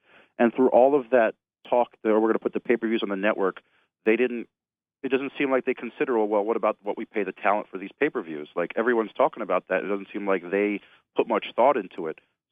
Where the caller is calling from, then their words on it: New Jersey, United States; from New Jersey.